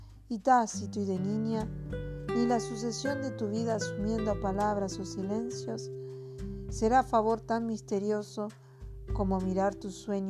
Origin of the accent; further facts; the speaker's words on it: Caseros, Buenos Aires Province, Argentina; de Caseros, 3 de febrero, Buenos Aires, Argentina.